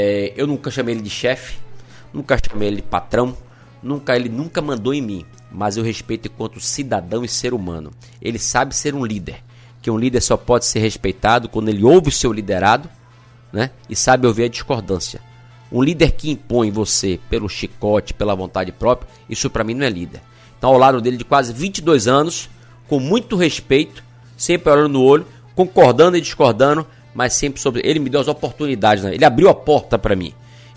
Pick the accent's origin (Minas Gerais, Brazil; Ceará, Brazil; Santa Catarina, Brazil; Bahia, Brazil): Bahia, Brazil; Itapetinga; minha infância foi aqui em Itapetinga